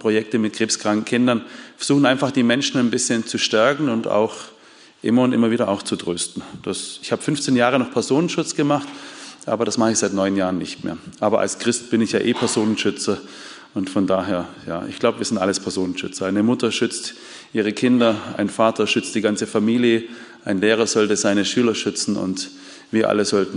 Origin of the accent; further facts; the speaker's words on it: Bopfingen, Baden-Württemberg, Germany; ich komme aus Bopfingen, ja, ist am Rande der Schwäbischen Alb, am Rande vom Ries.